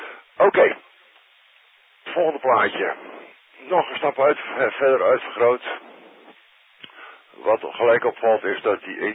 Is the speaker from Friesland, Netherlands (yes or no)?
yes; Friesland, Netherlands; dat heb je als Fries zijnde.